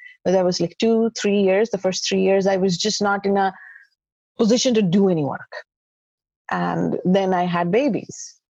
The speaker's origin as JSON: {"language": "English", "country": "India", "lives_now": "United States", "said": "Otherwise, I'm a girl from India who has a background in clinical psychology, here living in the States, staying at a stay-at-home mom with two kids."}